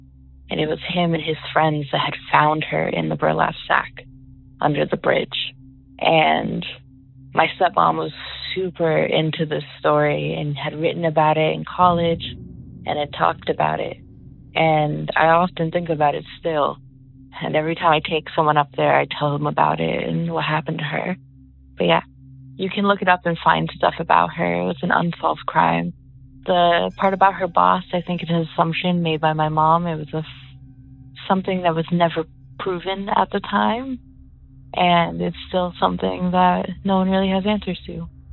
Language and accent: English; Pennsylvania, United States; I'm from Northeast Pennsylvania.